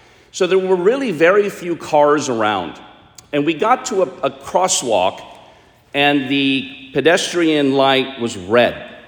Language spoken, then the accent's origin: English; United States; Being an American, I could go either way.